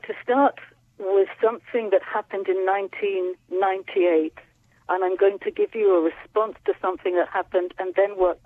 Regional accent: England, United Kingdom; now in Israel; when I grew up in my very Orthodox Jewish world in England, as you can hear in my accent.

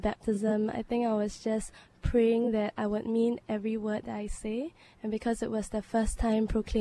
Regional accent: Singapore; and I'm from Singapore.

